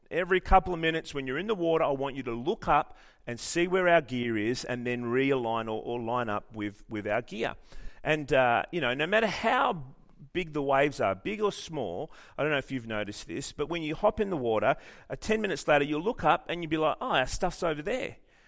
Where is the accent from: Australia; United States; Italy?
Australia; born there; I obviously am an Italian. My parents are Italian. They migrated here after World War II. I was born here in Australia.